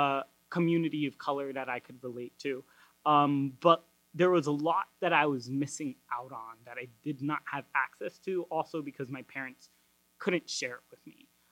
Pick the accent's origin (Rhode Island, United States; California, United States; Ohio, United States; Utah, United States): Utah, United States; I grew up in Utah as a very isolated Latino, especially like Salvadoran, where like there was no other Salvadoran I knew. Suburbs, Republican, Mormon, that was kind of the whole milieu